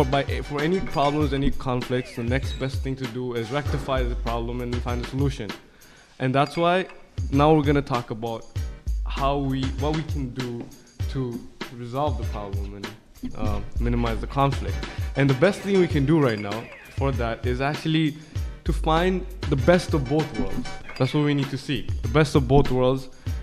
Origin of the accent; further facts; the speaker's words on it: Bangladesh; I'm from Bangladesh, and, you know, you can take me out of Bangladesh, but you can't take Bangladesh out of me.